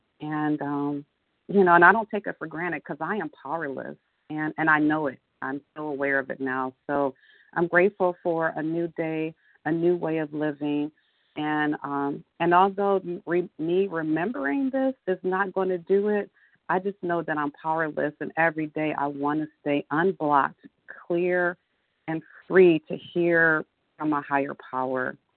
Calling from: Akron, Ohio, United States; in Akron, Ohio.

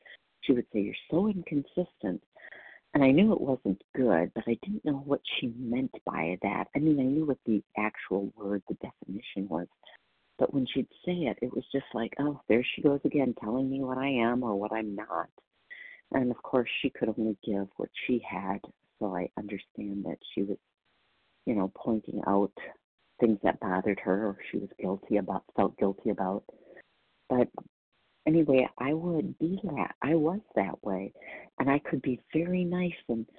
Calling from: Wisconsin, United States; I'm calling from Wisconsin today.

